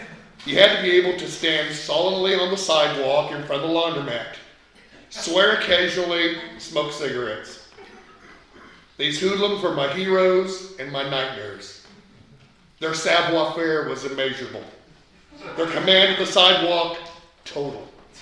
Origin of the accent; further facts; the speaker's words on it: Shirley, Indiana, United States; When I started writing about growing up in Shirley, Indiana in the 60s and 70s